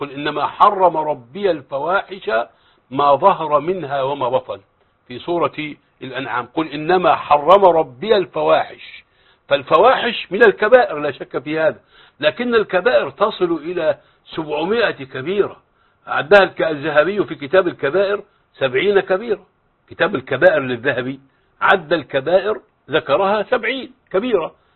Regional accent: Egypt

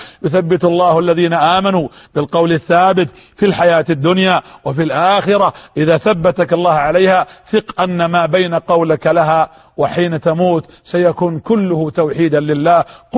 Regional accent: Najd, Saudi Arabia; كان يقول بعض كبار السن عندنا في نجد في المملكة العربية السعودية

